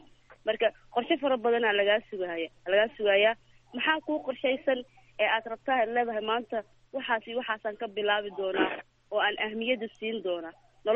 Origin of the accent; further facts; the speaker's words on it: Beledweyne, Hirshabelle, Somalia; Aniga waxaan kasoo jeedaa Iraan, aan kasoo jeedaa gaar ahaan magaalada Beledweyne aan ku dhashay.